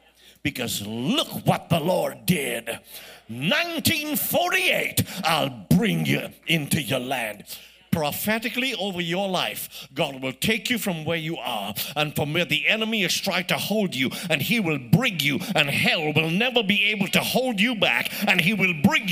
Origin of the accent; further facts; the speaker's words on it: India; I'm Indian. My mother didn't call me Singh or Muhammad or Narayan